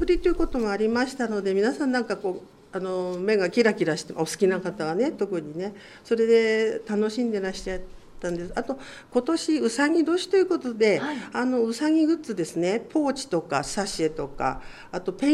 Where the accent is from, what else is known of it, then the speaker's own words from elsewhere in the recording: Hokkaido, Japan; 北海道の山の中で、はい、あの育った私ですので、あの自然がいっぱいで